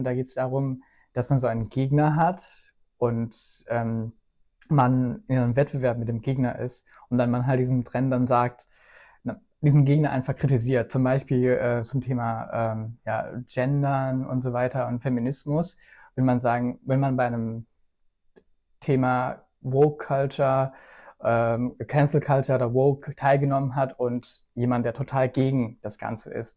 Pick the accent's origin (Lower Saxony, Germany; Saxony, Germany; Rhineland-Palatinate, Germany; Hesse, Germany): Hesse, Germany; Wiesbaden; ich bin 21 Jahre alt, ich komme aus Wiesbaden